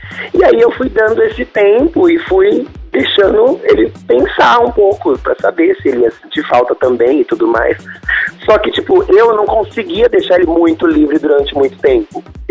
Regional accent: Amparo, São Paulo, Brazil; Eu sou de Amparo, interior de São Paulo.

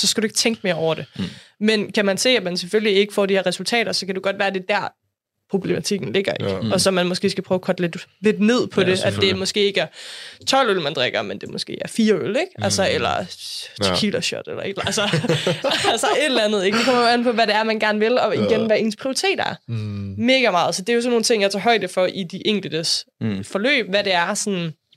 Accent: Vrå, North Denmark Region, Denmark; nu er jeg er jo født og opvokset i Vrå.

